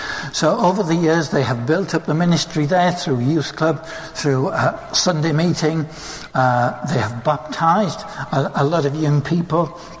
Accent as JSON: {"language": "English", "town": "Middlesbrough", "region": "North East England", "country": "United Kingdom", "tie": "born or raised there", "said": "we grew up in Middlesbrough, and the particular estate there was one of the most deprived when we were there, and it still is."}